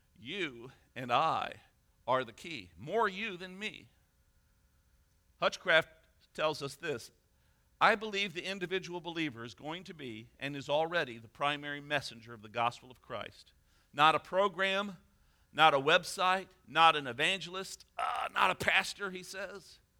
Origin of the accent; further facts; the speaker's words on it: Midwest, United States; You all remind me every once in a while that I'm a Yankee. I think I'm a Midwesterner, but I understand.